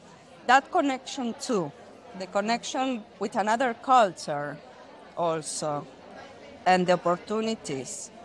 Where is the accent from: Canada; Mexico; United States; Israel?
Israel; We are from Israel, and we are here at the Barcelona Knit that it's amazing.